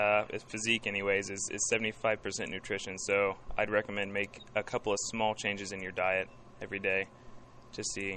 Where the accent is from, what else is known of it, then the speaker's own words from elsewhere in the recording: Indianapolis, Indiana, United States; I'm actually I'm from Indianapolis, and I'm not a frequent coffee drinker.